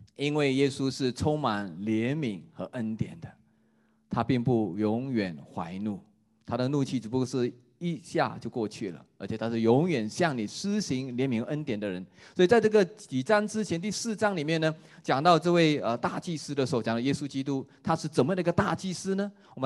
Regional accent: China; 但是我们中国人呢，我们常常有这种有点像是传统中国人的父母亲的背景底下长大的

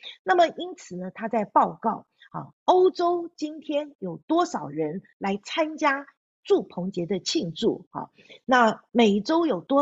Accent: China; 我们说主啊，我们中国人为什么不在其中呢？

